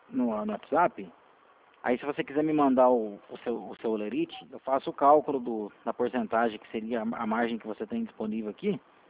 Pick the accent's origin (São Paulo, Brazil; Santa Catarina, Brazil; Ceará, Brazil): São Paulo, Brazil; Piracicaba; nós somos de Piracicaba.